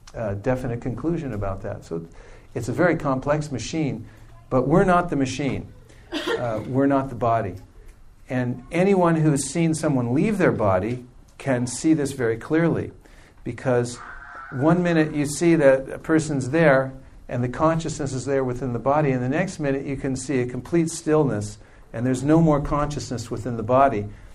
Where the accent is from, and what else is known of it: Lafayette, California, United States; also born or lived in Czechoslovakia